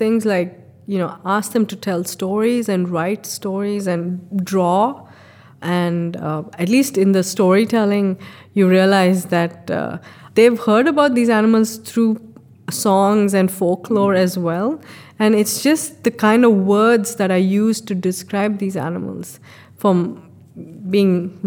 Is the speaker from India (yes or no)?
yes; India; So as an Indian, I can't imagine aspiring to a 15% or a 30% for nature.